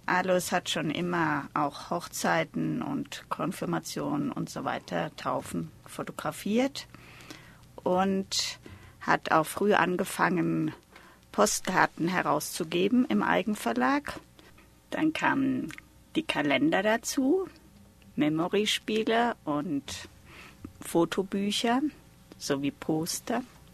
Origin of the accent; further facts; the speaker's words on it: Kaiserslautern, Rhineland-Palatinate, Germany; also born or lived in Reit im Winkel; bin in Reit im Winkel in Oberbayern geboren, aber dort waren meine Eltern nur in den Ferien. Und aufgewachsen bin ich in Kaiserslautern auf dem Betzenberg.